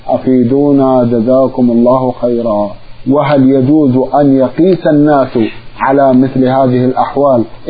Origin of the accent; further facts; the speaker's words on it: Somalia; رأيت في بعض الكتب المنتشرة عندنا في الصومال